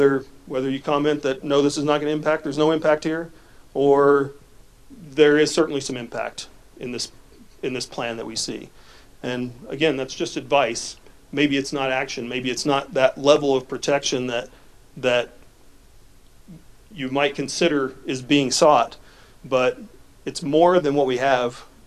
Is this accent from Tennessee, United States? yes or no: yes; Tennessee, United States; In my home state of Tennessee, I got a piece of property that's at the mouth of a river called the Harpeth River.